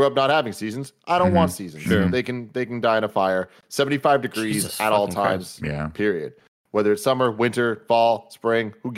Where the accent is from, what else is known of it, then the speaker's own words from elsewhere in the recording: San Francisco, California, United States; for me, growing up in San Francisco, consistency is key.